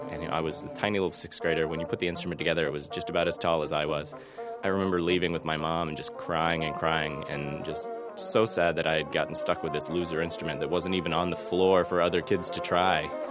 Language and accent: English; Texas, United States; I'm from Texas, so the Texas All-State Orchestra